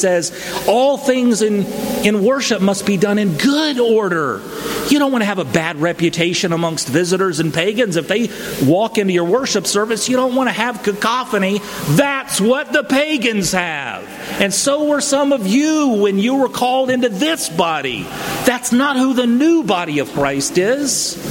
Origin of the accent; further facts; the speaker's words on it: Tallahassee, Florida, United States; I'm from Tallahassee. We invented this thing right here.